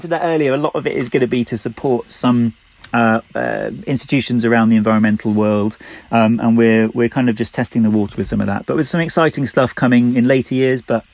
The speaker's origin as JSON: {"language": "English", "country": "United Kingdom", "said": "we're British, we're always going to moan about the weather."}